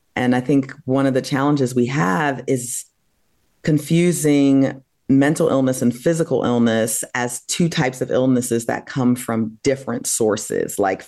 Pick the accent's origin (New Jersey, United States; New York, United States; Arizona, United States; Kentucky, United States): New Jersey, United States; I was at Amherst College in Massachusetts. I grew up in New Jersey.